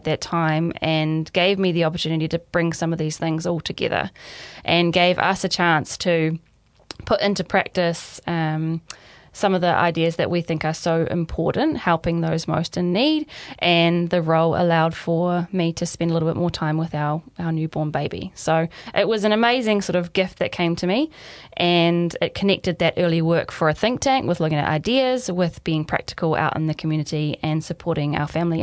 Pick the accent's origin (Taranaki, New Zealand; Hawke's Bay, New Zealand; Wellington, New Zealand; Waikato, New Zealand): Waikato, New Zealand; Well, yes, so I grew up in the King Country and I am the daughter of a teacher and a farmer